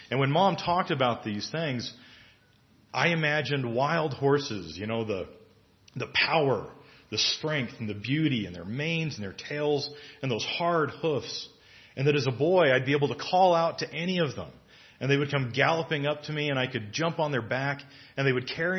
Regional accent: Texas, United States; I grew up in Texas, and I have a very healthy respect for snakes.

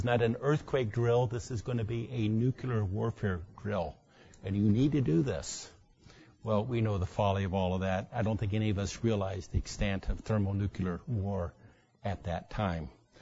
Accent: San Diego, California, United States; when I was a kid growing up in San Diego here

